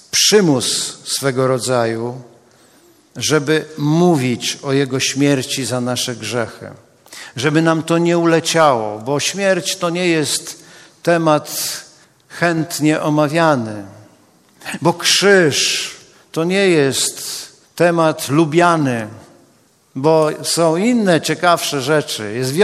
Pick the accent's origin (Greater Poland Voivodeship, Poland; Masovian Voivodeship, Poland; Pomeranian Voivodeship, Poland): Pomeranian Voivodeship, Poland; Gdańsk; a ponieważ jestem gdańszczaninem